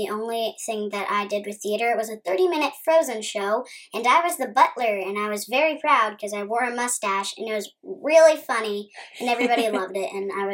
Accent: Huntsville, Alabama, United States; So I am 9 years old. I am from Huntsville, Alabama.

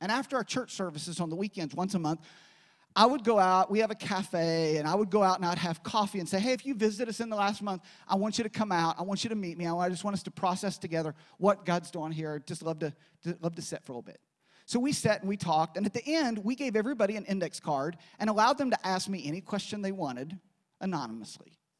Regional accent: West Virginia, United States; But first … I grew up in West Virginia.

